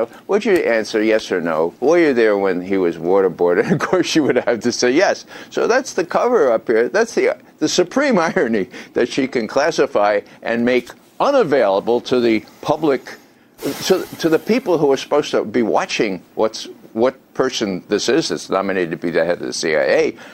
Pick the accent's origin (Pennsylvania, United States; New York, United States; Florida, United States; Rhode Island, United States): New York, United States; Now, I grew up in New York, first 22 years of my life. I went to school there. I went to university there